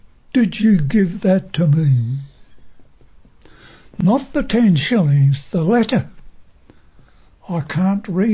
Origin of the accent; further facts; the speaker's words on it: Broken Hill, New South Wales, Australia; He said, "Where do you come from?" And I said, "Broken Hill."